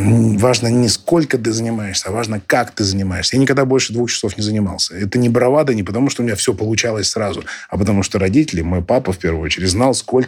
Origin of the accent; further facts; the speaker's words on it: Irkutsk, Irkutsk Oblast, Russia; в мой родной город Иркутск, я помню это как вчера.